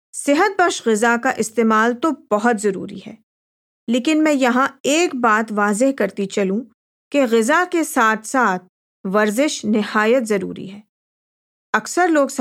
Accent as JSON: {"language": "Urdu", "town": "Lahore", "region": "Punjab", "country": "Pakistan", "said": "میرا تعلق لاہور سے ہے جہاں کرکٹ اور ہاکی تقریباً ہر سطح پر کھیلی جاتی ہے۔"}